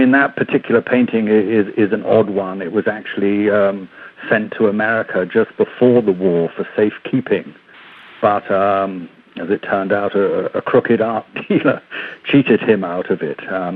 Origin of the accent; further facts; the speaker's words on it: London, United Kingdom; born there; We were in England at the time. I was born in London